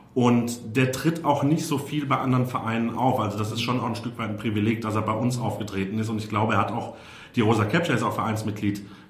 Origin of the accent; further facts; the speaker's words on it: Mainz, Rhineland-Palatinate, Germany; born there; ich bin in Mainz geboren, habe ich Rosenmontag immer frei gehabt